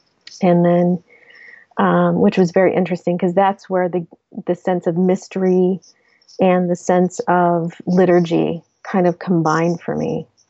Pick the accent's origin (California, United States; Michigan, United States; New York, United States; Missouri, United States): Michigan, United States; Flint; now in Detroit, United States; Actually, I come from Flint. And I was born in Flint and raised there. And I made it down to Detroit because I needed to work.